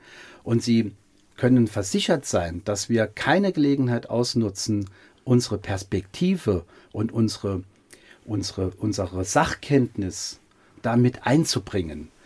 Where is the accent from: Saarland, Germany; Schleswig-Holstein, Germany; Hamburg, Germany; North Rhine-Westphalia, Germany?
Saarland, Germany; Neunkirchen; born there; Ich bin 1966 in Neunkirchen geboren, als Sohn von italienischen Einwanderern. Mein Vater war ein Hüttenarbeiter und lebt bis heute noch in Neunkirchen mit meiner Mutter.